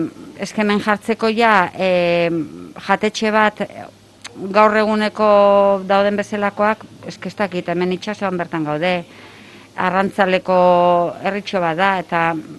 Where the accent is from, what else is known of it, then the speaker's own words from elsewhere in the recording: Astigarraga, Basque Country, Spain; ni neutrala naiz, ni Astiarrakoa naiz, ni beti hori esaten dut